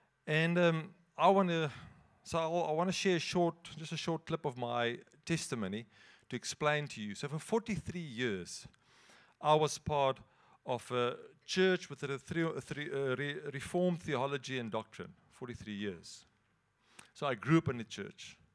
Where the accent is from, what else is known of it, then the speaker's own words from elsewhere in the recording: Queenstown, Eastern Cape, South Africa; we're from Queenstown in the Eastern Cape.